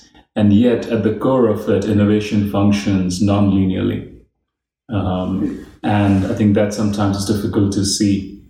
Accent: India; also born or lived in Kerala; I was born in Kerala, but never really lived there, except visit and vacations. My dad was an engineer, and my mother was a homemaker. And we grew up all around India.

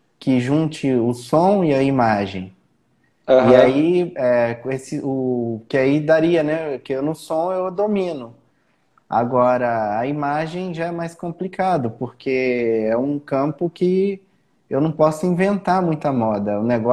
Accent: Volta Redonda, Rio de Janeiro, Brazil; eu sou de Volta Redonda, né? … eu moro em Volta Redonda.

